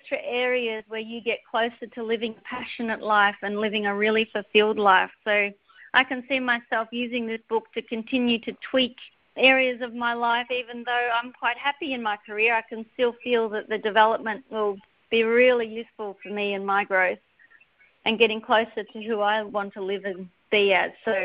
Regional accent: Melbourne, Victoria, Australia; I'm a psychologist from Melbourne, Australia.

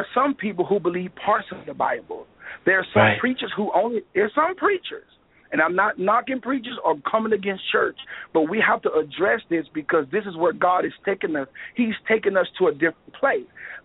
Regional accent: Louisiana, United States; I called them sandwiches because I'm from Louisiana.

